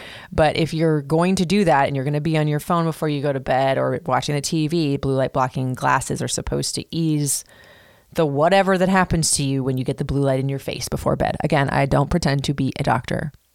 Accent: Florida, United States; growing up in Florida, my childhood when things weren't stressful and, well, they were, but whatever, that I would listen to either the ocean or the sound of the rain

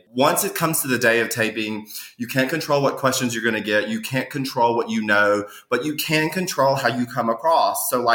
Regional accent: Mississippi, United States; now in New York, United States; I'm from Mississippi, y'all. I just moved to New York.

